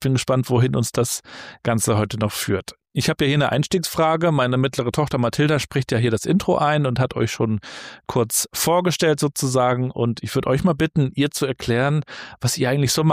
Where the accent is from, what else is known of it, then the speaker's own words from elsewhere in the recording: Rostock, Mecklenburg-Vorpommern, Germany; bei uns in Rostock